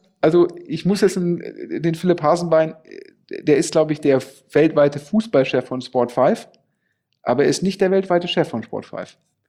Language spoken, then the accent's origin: German; Düsseldorf, North Rhine-Westphalia, Germany; ich bin ja Düsseldorfer